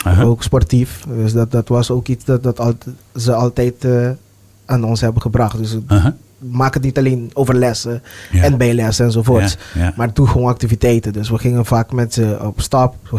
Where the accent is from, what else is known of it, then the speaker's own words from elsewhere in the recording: Curaçao; Ja, ik ben op Curaçao geboren. Opgegroeid, mijn eerste 10 jaren in de buurt van Coralspecht.